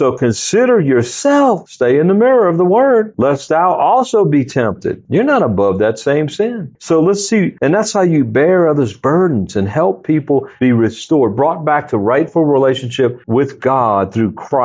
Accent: New Orleans, Louisiana, United States; I grew up in New Orleans, man. They had those all over the place. Okay, in our neighborhood.

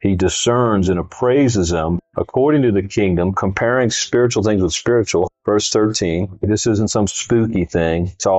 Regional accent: Louisiana, United States; I grew up in Louisiana. The sportsman's paradise is what it's called.

